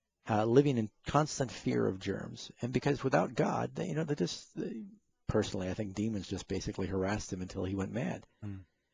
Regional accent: Burbank, California, United States; born there; this amazing fact is interesting to me because I was born in Burbank. My father was in the aviation business.

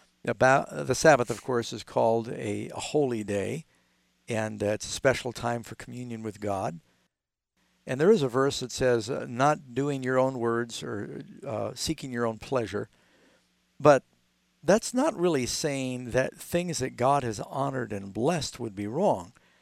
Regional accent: New York City, New York, United States; In New York City, I grew up in New York City, and I've done meetings there.

